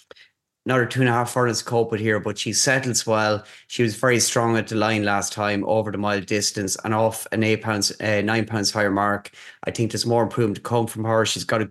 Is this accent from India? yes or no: no; County Clare, Ireland; I'm from Clare.